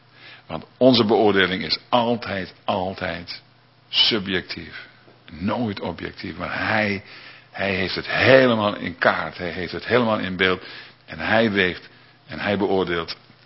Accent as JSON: {"language": "Dutch", "town": "Schaaphok", "region": "Groningen", "country": "Netherlands", "tie": "born or raised there", "said": "Schaaphok, in de buurt van Slochteren, waar ik woonde, waar ik opgroeide."}